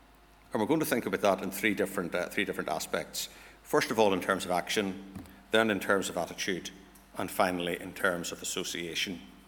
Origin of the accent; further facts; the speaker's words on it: Kilkeel, Northern Ireland, United Kingdom; I grew up in Kilkeel at that time, and I think it would be fair to say that a small fishing town at the foot of the Mourne Mountains was not the first place